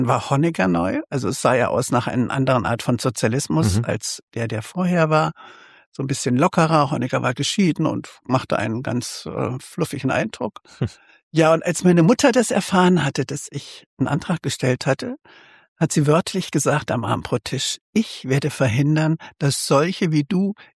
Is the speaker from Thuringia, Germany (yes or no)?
yes; Meiningen, Thuringia, Germany; born there; geboren wurde ich 1954 in Meiningen, der wunderschönen Theaterstadt, die fast schon nicht mehr zur DDR gehörte, hinter dem Thüringer Wald, hinter den Sieben Bergen, ganz nah an der Grenze zu Franken.